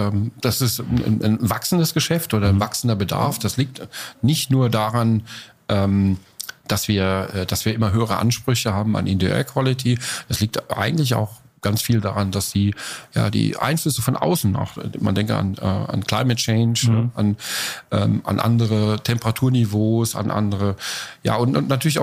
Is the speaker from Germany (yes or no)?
yes; Kaiserslautern, Rhineland-Palatinate, Germany; also born or lived in Karlsruhe; Dann hat es uns von Karlsruhe nach Kaiserslautern verschlagen. Dort habe ich tatsächlich meine Schulzeit verbracht und bin groß geworden und auch dann entsprechend die Lehre. Und zum Studium, das habe ich dann in Köln und die meiste Zeit meines Lebens habe ich in Köln verbracht.